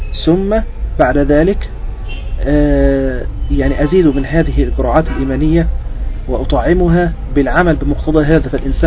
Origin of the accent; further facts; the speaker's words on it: Egypt; وهي مثلا بتدرس عندنا في مصر في الأزهر